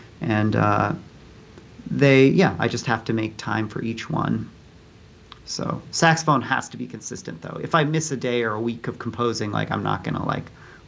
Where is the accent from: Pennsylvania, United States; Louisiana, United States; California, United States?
California, United States; Santa Cruz; So I got to play in the youth orchestra in my hometown in Santa Cruz, California.